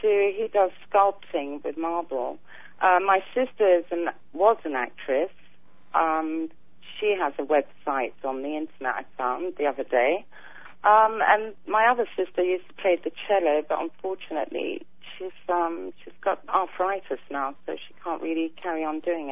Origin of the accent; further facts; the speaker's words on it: Wimbledon, London, United Kingdom; Yes, I'm from Wimbledon. I live here still.